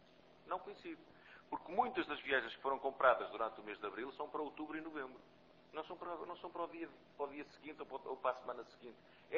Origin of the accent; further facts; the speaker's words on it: Viana do Castelo, Portugal; Eu sou, como sabem, sou de Viana do Castelo.